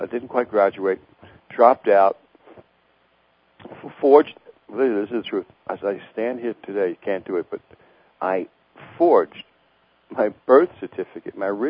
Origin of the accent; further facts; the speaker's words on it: Brooklyn, New York, United States; born there; so I'm the first generation born in the United States. Now, I was born in Brooklyn Jewish Hospital